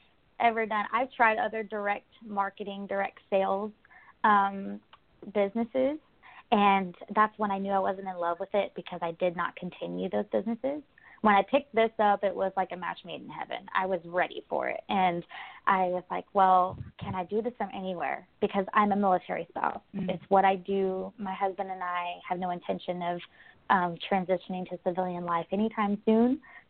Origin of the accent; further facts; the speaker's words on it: Dallas, Texas, United States; And I'm originally from Dallas, Texas. So if you can't hear that in my accent, you know now.